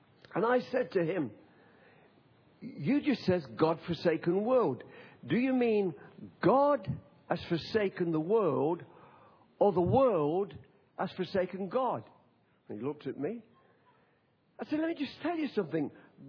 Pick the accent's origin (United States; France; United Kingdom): United Kingdom; Nottingham, East Midlands; I come from Nottingham, which is not too far from Birmingham.